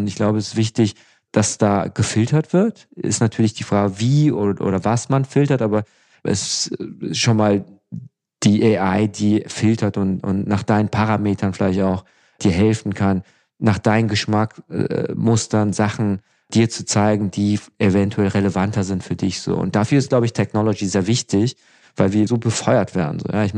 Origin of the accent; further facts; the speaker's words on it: Düsseldorf, North Rhine-Westphalia, Germany; Und ich komme aus Düsseldorf